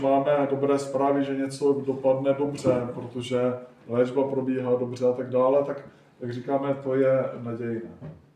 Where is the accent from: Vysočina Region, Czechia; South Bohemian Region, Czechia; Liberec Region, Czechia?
Vysočina Region, Czechia; Velké Meziříčí; Původem jsem z nedaleka, z Velkého Meziříčí.